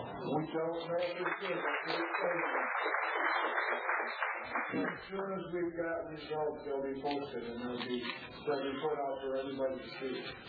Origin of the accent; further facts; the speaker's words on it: Florida, United States; I'm from the Tampa Bay area in Florida.